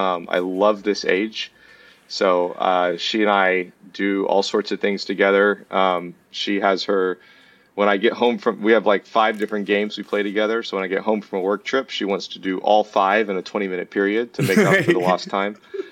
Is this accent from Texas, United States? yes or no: yes; Texas, United States; So my dad was in the chemical industry, which I'm from Texas. So we just went up and down I-10, depending on where his work took us.